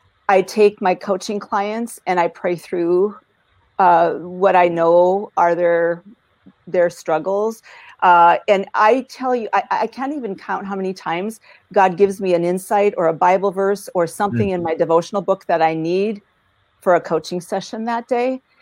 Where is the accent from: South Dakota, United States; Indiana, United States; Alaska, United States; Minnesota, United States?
South Dakota, United States; Sioux Falls; and then my hometown, Sioux Falls, South Dakota, was hit with three tornadoes that day before.